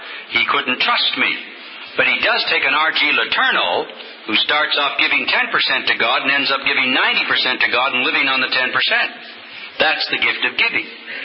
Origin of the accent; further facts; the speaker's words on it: Nova Scotia, Canada; I was from Nova Scotia, where I grew up, in a free Pentecostal church.